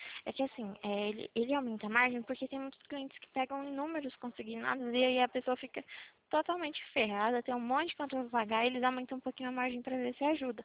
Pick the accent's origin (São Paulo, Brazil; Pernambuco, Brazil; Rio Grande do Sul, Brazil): São Paulo, Brazil; Atibaia; Eu sou de Atibaia.